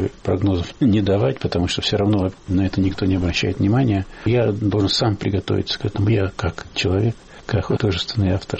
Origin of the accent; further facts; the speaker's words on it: Russia; не хватает у меня на родине, моей России.